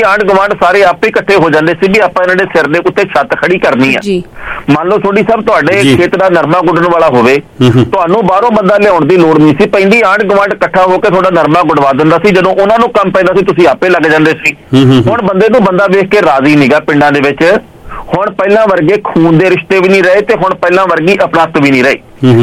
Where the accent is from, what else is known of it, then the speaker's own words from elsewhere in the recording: Punjab, India; ਅਸੀਂ ਸਾਰੇ ਪੰਜਾਬ ਦੇ ਜੰਮੇ ਜਾਏ ਆ, ਪੰਜਾਬ ਦੀ ਮਿੱਟੀ ਦੇ ਵਿੱਚ ਖੇਡੇ ਆ, ਵਧੀਆ ਫੁੱਲੇ ਆ